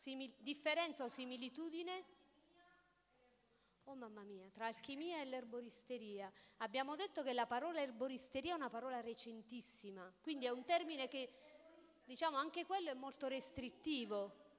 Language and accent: Italian; Sulmona, Abruzzo, Italy; Io vengo da Sulmona e sono originaria di Pacentro, che ha le pendici della Maiella.